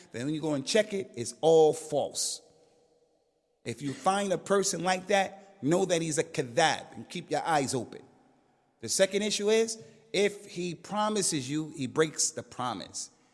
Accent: United States; We came here to this country. I'm from America.

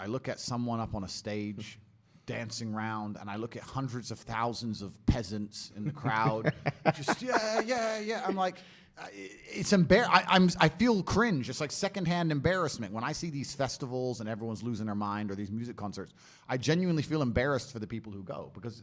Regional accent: Luton, East of England, United Kingdom; I grew up in Luton, poor on a council estate, and now I'm pretty financially successful.

